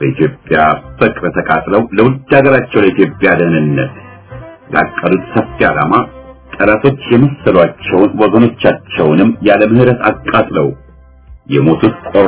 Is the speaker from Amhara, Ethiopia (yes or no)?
yes; Achefer, Amhara, Ethiopia; የተወለድኩበት ቦታ በጎጃም ጠቅላይ ግዛት ውስጥ በጣና ባህር ድንበር በሚገኘውና በጎንደር አካባቢ ካለው የበጌ ምድር ግዛት ጋር በሚዋሰነው አቸፈር በሚባለው ቦታ ከመሆኑ በላይ